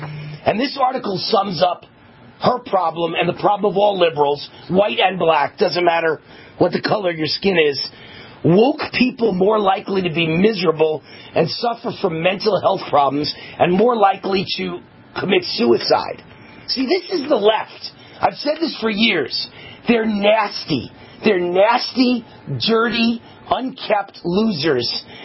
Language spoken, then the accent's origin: English; New York, United States; I grew up in New York around liberals, and I'm Jewish, I went to temple around liberals.